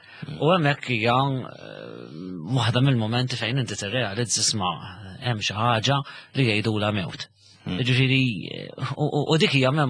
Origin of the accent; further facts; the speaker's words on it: Rabat, Western Region, Malta; Jiena mir-Rabat. La … mir-Rabat, ekku m'hemmx għażla